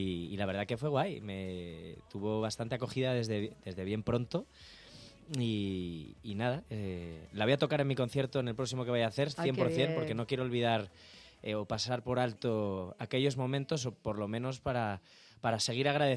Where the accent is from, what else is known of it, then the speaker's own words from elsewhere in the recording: Pozuelo de Alarcón, Community of Madrid, Spain; Soy de Pozuelo, de aquí al ladito.